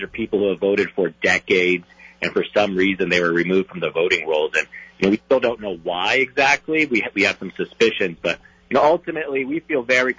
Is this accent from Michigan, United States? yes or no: no; Chicago, Illinois, United States; born there; I was born in Chicago, but my family came from Syria back in the 1980s.